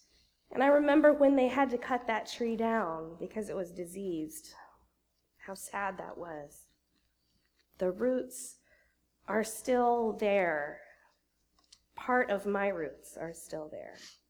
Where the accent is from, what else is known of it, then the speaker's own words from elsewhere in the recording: Missouri, United States; I was raised in Western Missouri and grew up listening to my parents play piano and organ at a small Baptist church. I learned to ride my bike in that church parking lot.